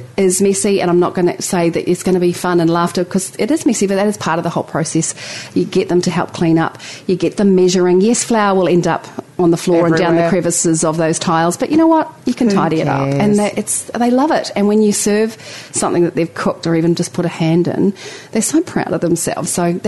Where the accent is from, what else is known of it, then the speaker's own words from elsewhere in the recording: Orange, New South Wales, Australia; born there; I was born in Orange, which is in New South Wales, so just west of Sydney, and named Orange.